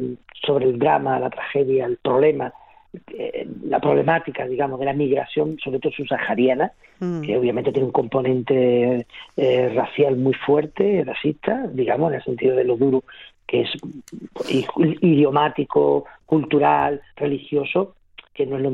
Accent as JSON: {"language": "Spanish", "region": "Andalusia", "country": "Spain", "said": "Yo soy andaluz, es decir, yo me siento muy orgulloso de toda la trayectoria de la historia"}